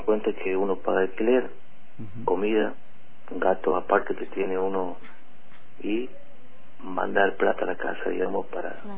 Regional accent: San Miguel de Tucumán, Tucumán, Argentina; Tucumán, capital, sí.

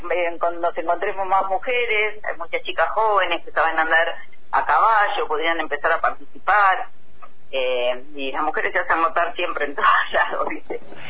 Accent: Río Colorado, Río Negro, Argentina; somos los 2 de Río Colorado y además vivimos juntos.

